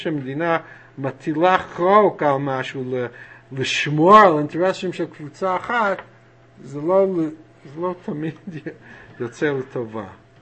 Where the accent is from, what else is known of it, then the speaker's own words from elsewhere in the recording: New York, United States; Hebrew is a second language; moved away as an adult; now in Israel; כשאני גדלתי באזור ניו יורק